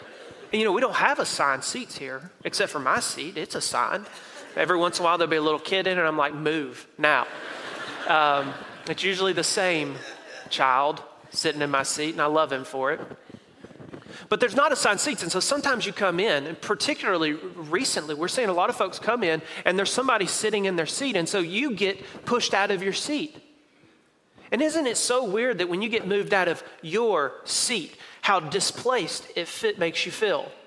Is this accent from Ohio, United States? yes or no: no; Mississippi, United States; Y'all, I'm from Mississippi, right? Like where I come from, they teach us how to brush our tooth, you know, in school.